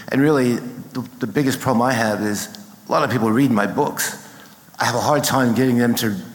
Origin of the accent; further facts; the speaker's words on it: Walton-on-Thames, South East England, United Kingdom; I'm from Walton-on-Thames, just outside of Surrey.